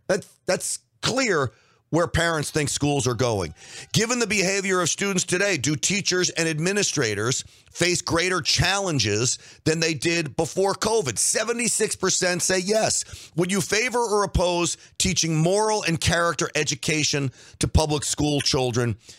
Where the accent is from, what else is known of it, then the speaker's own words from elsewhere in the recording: Scarsdale, New York, United States; I grew up in Scarsdale, New York. Scarsdale, New York, an overwhelmingly Jewish community.